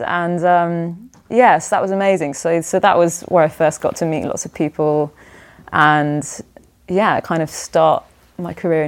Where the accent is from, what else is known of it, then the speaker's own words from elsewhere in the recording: London, United Kingdom; now in New York City, United States; I'm from London.